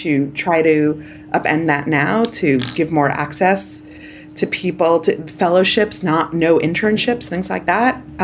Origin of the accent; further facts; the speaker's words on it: Canarsie, New York, United States; I grew up in Canarsie.